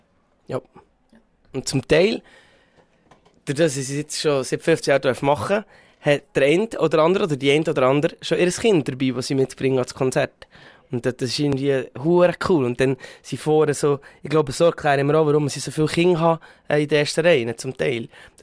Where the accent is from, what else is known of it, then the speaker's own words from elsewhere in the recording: Austria; also als Österreicher